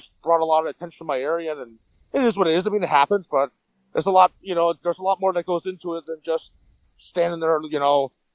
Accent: Jim Thorpe, Pennsylvania, United States; Yeah, I'm from Jim Thorpe, up in Carbon County

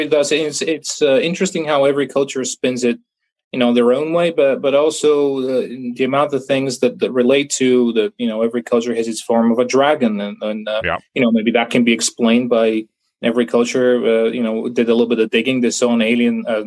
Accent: Bulgaria; So definitely, I think growing up in Bulgaria, and also there's a lot of just interesting European folklore.

